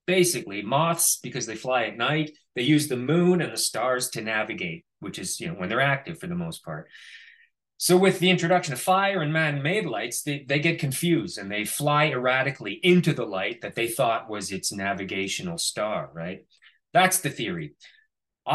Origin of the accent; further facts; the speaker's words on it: Canada; now in New York City, United States; My family has a cottage in Canada. I'm Canadian.